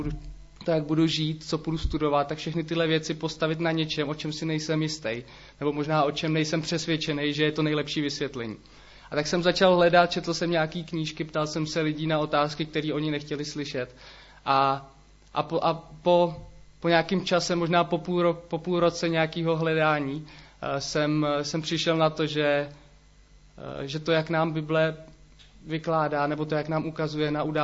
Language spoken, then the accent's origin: Czech; Havlíčkův Brod, Vysočina Region, Czechia; Já pocházím z Havlíčkova Brodu, to asi všichni víte, doteďka tam žiju, ale vyrostl jsem ve věřící rodině, ale křesťanem jsem se stal, až když mi bylo 16.